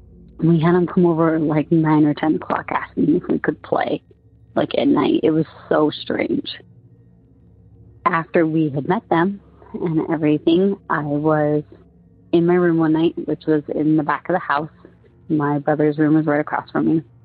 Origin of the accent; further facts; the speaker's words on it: Arizona, United States; I am from Arizona, but my ghost story does not take place in Arizona.